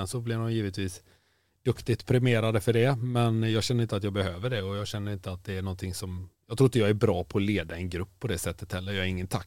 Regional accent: Kungälv, Västra Götaland County, Sweden; Jag är från Kungälv liksom.

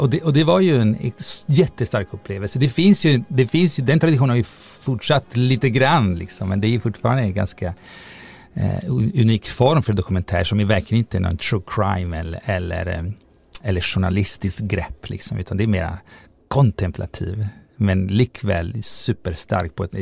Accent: Italy; Då fanns knappt dokumentärer, kan man säga. I alla fall inte i Italien där jag växte upp.

